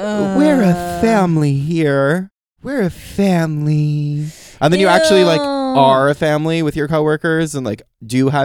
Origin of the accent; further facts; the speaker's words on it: New York, United States; We are from New York. We're